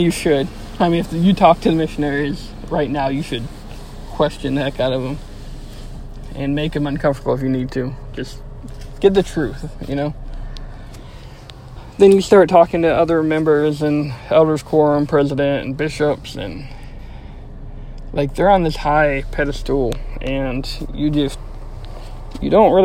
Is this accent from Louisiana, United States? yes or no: yes; Louisiana, United States; So being born and raised in Louisiana, sweet tea is a huge part of Southern culture, you know?